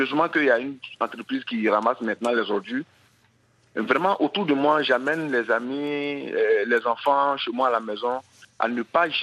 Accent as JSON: {"language": "French", "region": "Abidjan", "country": "Côte d’Ivoire", "said": "Parce que chez nous, à Abidjan, en Côte d'Ivoire, il y a une loi qui a été votée pour dire on va interdire les sacs plastiques."}